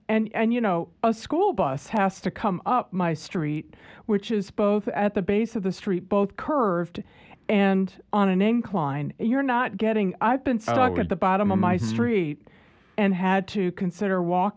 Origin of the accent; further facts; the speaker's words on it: Hartford, Connecticut, United States; I grew up in the Hartford, Connecticut area.